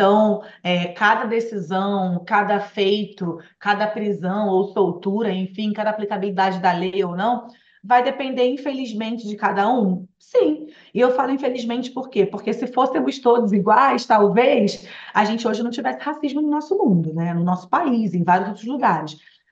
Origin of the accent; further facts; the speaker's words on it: Rio de Janeiro, Brazil; Eu falando aqui enquanto carioca que morava no Rio naquela época